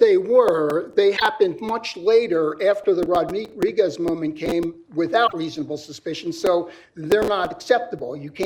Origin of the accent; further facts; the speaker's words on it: Philadelphia, Pennsylvania, United States; I'm from Philly.